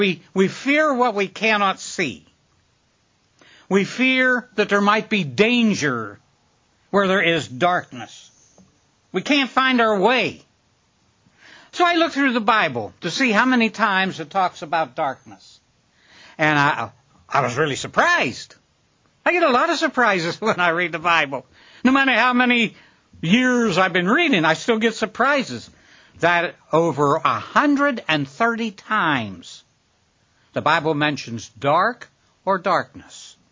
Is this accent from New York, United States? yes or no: no; Pennsylvania, United States; One time, many years later, traveling through my home state of Pennsylvania